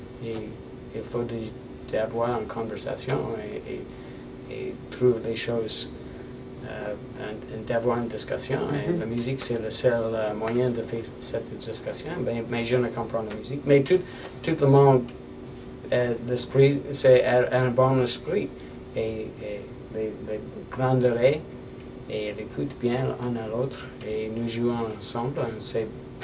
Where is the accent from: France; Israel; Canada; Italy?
Canada; French is a second language; Mais je suis un Canadien, un musicien de la rue, un musicien ordinaire.